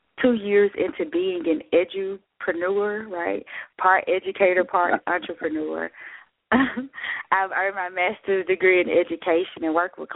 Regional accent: Brandon, Mississippi, United States; Well, I am from Brandon, Mississippi. As you mentioned when you introduced me, I was born and raised in the Jackson, Mississippi metropolitan area.

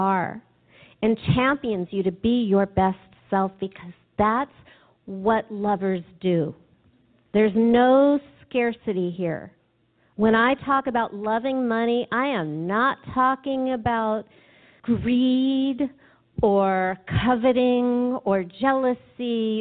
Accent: California, United States; Maybe because I'm from California and spirituality comes easy.

